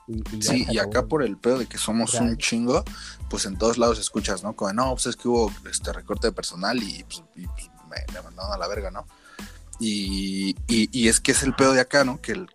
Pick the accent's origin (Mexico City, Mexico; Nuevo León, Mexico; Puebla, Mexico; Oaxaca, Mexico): Mexico City, Mexico; por Torres, ajá, de Potrero. Porque de por acá somos, ¿no? Del Álvaro Obregón, delegación.